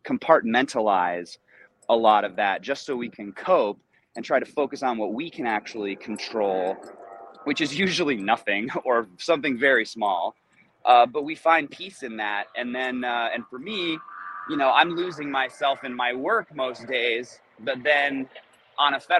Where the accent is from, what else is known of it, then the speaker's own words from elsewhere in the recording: Michigan, United States; And for me, growing up in Michigan, green bean casserole was like, it was always my favorite.